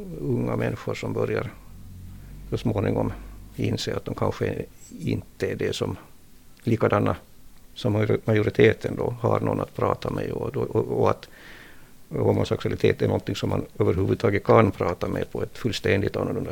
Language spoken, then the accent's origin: Swedish; Turku, Southwest Finland, Finland; Jag är uppvuxen i Åbo. Jag har bott här då i 50 år.